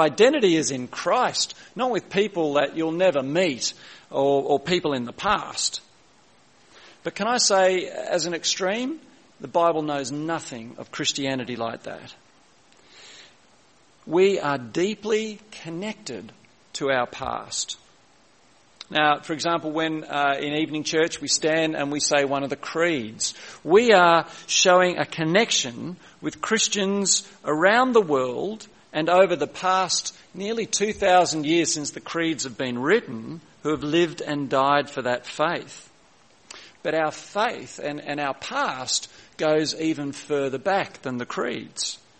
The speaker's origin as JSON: {"language": "English", "town": "Carlingford", "region": "New South Wales", "country": "Australia", "tie": "born or raised there", "said": "I was growing up in Carlingford 50 years ago"}